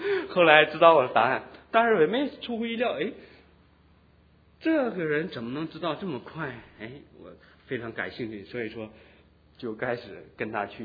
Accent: China; 对我们从中国来的这些学生

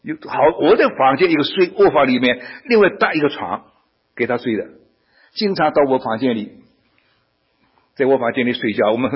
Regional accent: Shanghai, China; 最麻烦的是上海人，我是上海人，我上海人最麻烦的。

